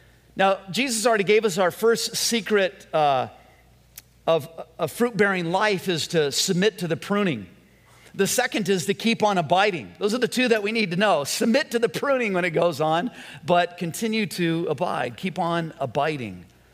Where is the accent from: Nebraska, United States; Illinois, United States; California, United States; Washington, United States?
California, United States; Whittier; But I remember Mr. Chaplin when I was growing up in Whittier, and he was our next door neighbor